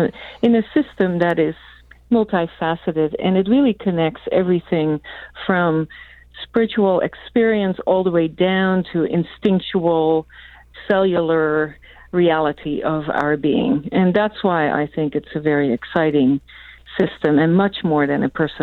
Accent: Netherlands; moved away as an adult; now in California, United States; Originally, I was born in Holland, the Netherlands, and probably resided there until I was about 26 years old.

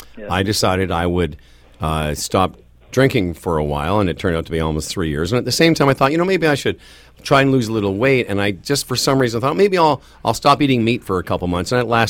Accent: Moose Jaw, Saskatchewan, Canada; my mom and dad are from Winnipeg, Zane, but I grew up in Moose Jaw.

